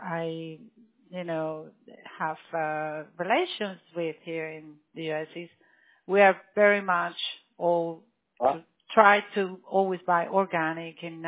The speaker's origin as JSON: {"language": "English", "region": "Berlin", "country": "Germany", "tie": "born or raised there", "said": "Well, I grew up in Berlin in the north"}